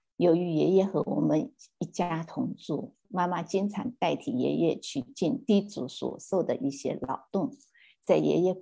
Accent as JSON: {"language": "Chinese", "region": "Zhejiang", "country": "China", "tie": "born or raised there", "said": "我老家是浙江省东源县的农村"}